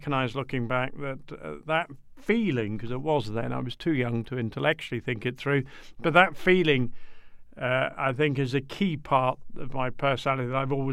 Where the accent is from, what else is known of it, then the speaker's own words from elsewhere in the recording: Kenya; My mother was an Irish lass, and she went out there as a nurse. They met, and I grew up in Kenya.